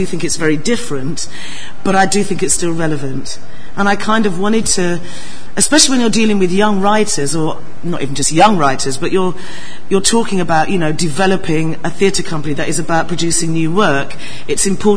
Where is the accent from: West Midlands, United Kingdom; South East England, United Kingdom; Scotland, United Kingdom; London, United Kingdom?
London, United Kingdom; Brixton; born there; I was born in Brixton. That ain't that exotic or unique.